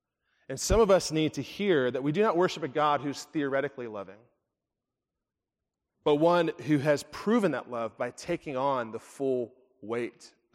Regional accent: Springfield, Missouri, United States; also born or lived in Branson; I grew up in Missouri, in Springfield, in Branson, Missouri. If you've ever been to Branson, I got out. Not many do. And I grew up, we didn't have a lot.

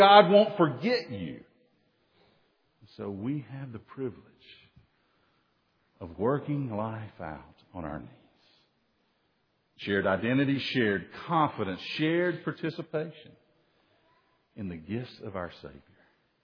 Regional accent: Soddy Daisy, Tennessee, United States; When I grew up in Soddy Daisy, in the house of my father and mother on the Tennessee River, or just off the Tennessee River, Big Soddy Lake, we had boats.

